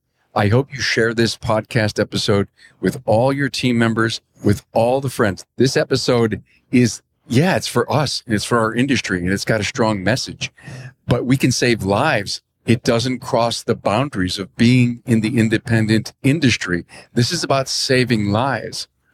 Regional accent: New York, United States; I'm from New York. I don't know what the law is completely

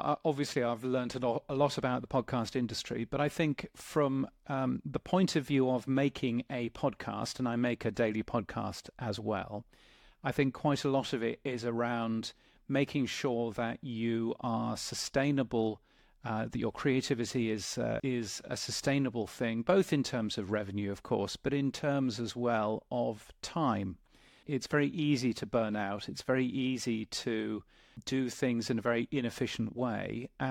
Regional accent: United Kingdom; accent: British; now in Australia; as you can guess from my accent, I've got a British accent, but I actually live all the way down here in Australia, which is a fun place to be.

